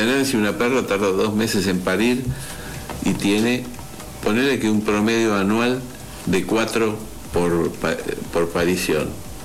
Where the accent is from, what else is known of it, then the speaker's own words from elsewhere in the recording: Tigre, Buenos Aires Province, Argentina; born there; Desde que era chico nací en el Tigre.